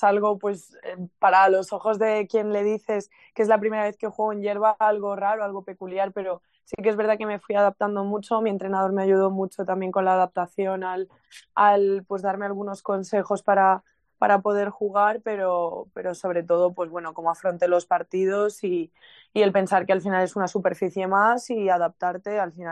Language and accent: Spanish; Vilagarcía, Galicia, Spain; pueda volver a conseguir, pues es algo muy bonito para Galicia y en mi caso para Vilagarcía, para mi pueblo.